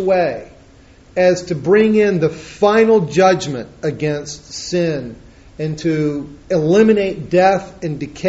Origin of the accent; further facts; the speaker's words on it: Florida, United States; I told you that I grew up in Florida.